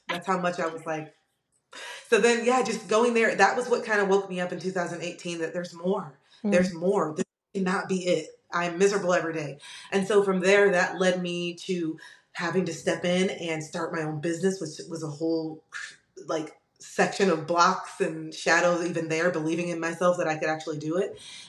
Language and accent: English; Tampa, Florida, United States; I was just very unhappy and still in Tampa, Florida. Had never left my hometown, traveled a lot, but never lived anywhere else but my hometown.